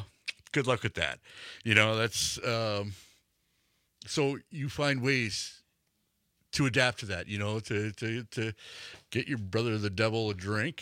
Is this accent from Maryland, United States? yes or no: no; Milwaukee, Wisconsin, United States; It looked like a corner tap growing up in Milwaukee you'd walk into.